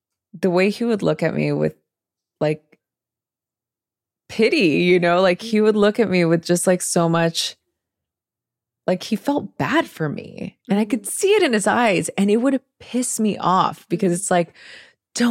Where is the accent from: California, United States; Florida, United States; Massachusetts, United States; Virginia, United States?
California, United States; Los Angeles; I grew up in East LA in a really chaotic environment, gang violence.